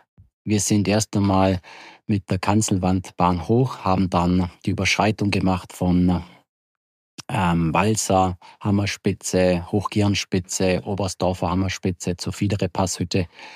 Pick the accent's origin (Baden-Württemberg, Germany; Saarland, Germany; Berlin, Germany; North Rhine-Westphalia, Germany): Baden-Württemberg, Germany; Reutlingen; also born or lived in Allgäu; now in Feldkirch, Austria; Ich bin aufgewachsen in Reutlingen, habe dann lange im Allgäu gelebt und wohne jetzt zusammen mit meiner kleinen Familie, meiner Frau und meiner kleinen Tochter in Vorarlberg in Feldkirch in Österreich.